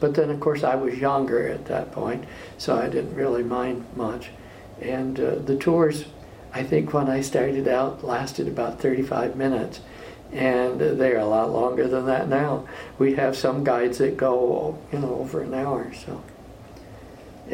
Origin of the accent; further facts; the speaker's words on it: Cooperstown, New York, United States; born there; No, I was born in Cooperstown, New York.